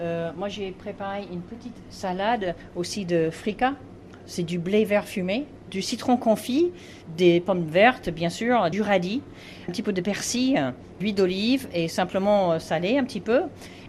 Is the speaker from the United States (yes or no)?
yes; New York, United States; Moi, je suis de l'État de New York.